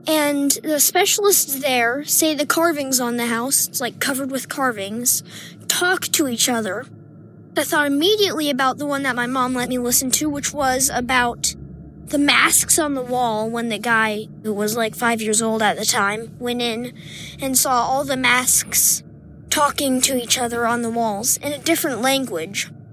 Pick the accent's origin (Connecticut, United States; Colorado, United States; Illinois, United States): Illinois, United States; Chicago; All right … from Chicago. I'm 10 years old and in fourth grade